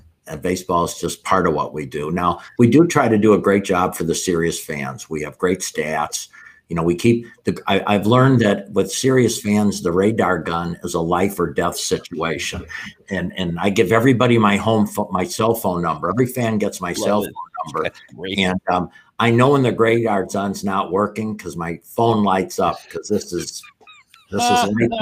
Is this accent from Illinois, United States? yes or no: yes; Chicago, Illinois, United States; I'm from Chicago. So it reminded me of the White Sox jerseys that they wear sort of like that.